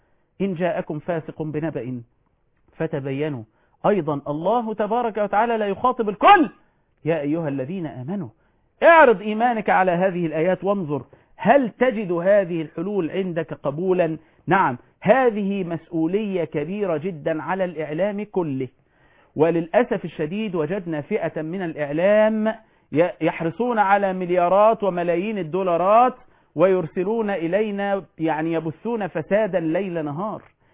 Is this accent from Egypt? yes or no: yes; Egypt; بلدنا مصر